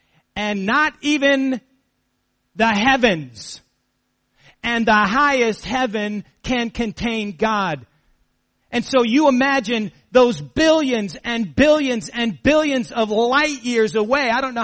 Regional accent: United States; accent: American; I know you can barely tell that I have an American accent normally, but maybe now it will kind of become a little obvious.

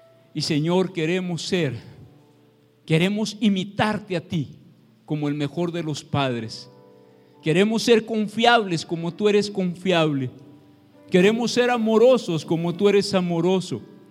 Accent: Mexico; A nadie se le olvida el Día de las Madres, y venimos de México, sabemos que es el 10 de mayo.

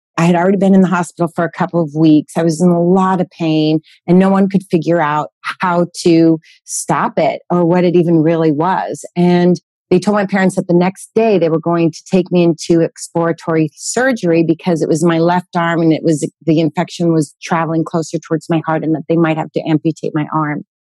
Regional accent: California, United States; Well, I grew up in Northern California, one of 11 kids.

